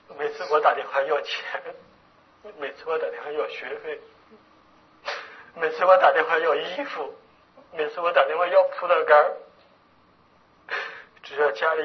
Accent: Henan, China; 于是我就赶紧坐上车，然后回来河南老家

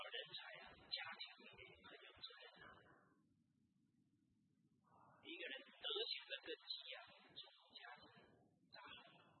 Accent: China; 而我们中国人呢，我们这个民族呢特别重视教育

